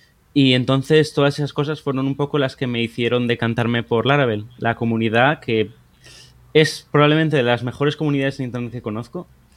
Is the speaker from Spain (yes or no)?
yes; Asturias, Spain; Sí, de Asturias.